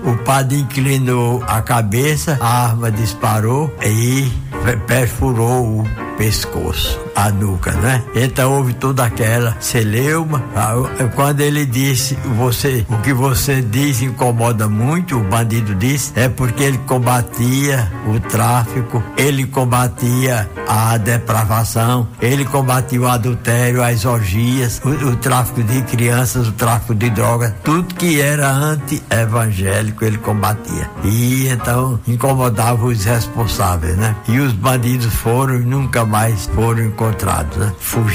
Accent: Caicó, Rio Grande do Norte, Brazil; Dizia, eu sou do Caicó, do Rio Grande do Norte.

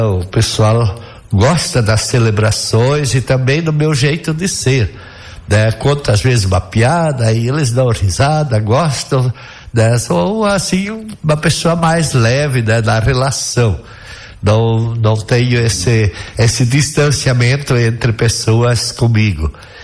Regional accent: Saudades, Santa Catarina, Brazil; eu fui ordenado padre em Saudades, que é a minha terra natal

